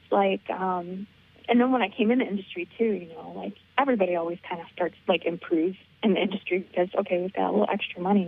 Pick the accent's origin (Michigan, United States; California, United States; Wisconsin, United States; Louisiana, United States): Michigan, United States; Michigan, so kind of the bottom of the thumb, kind of near Toledo. So so I didn't go too far from kind of my hometown, and I still have family and stuff that live down there.